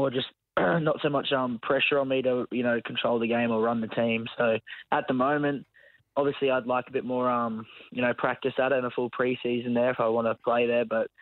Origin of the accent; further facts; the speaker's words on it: Brisbane, Queensland, Australia; Growing up in Brisbane, it was definitely, you know